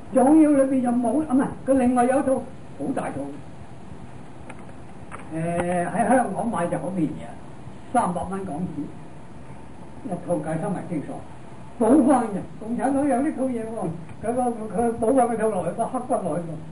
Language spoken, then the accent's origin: Cantonese; China; 即係等於我哋中國人講話盤古坐喺天地